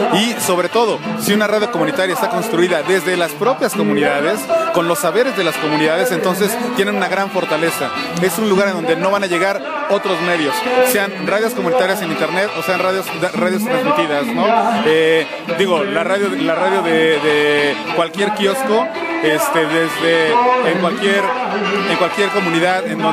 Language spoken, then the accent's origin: Spanish; Tecámac, State of Mexico, Mexico; vengo desde Tecámac.